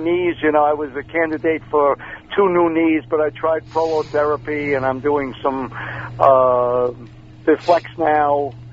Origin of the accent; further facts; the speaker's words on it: Brooklyn, New York, United States; Yeah, I grew up in Brooklyn, too.